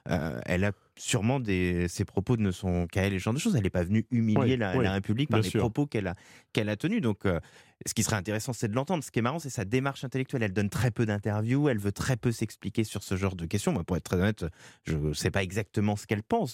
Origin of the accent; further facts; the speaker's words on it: France; chez nous en France